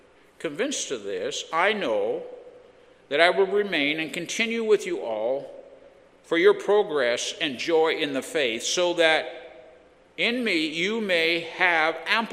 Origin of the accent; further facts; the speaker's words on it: Abbotsford, British Columbia, Canada; I mean, you're from Vancouver. I'm from Abbotsford. We have a sense of identity.